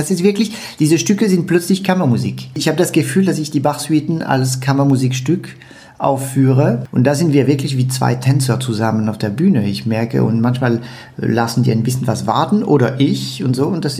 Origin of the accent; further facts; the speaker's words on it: France; also born or lived in Canada; Ich bin natürlich vorwiegend in Frankreich dann aufgewachsen, aber als ich zum ersten Mal im Alter von 20 Jahren zurück nach Quebec ging, nach Montreal